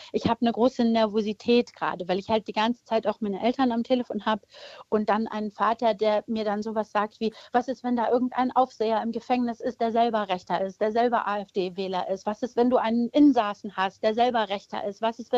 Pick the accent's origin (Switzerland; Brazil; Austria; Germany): Germany; Ich bin Deutsche, ich bin hier aufgewachsen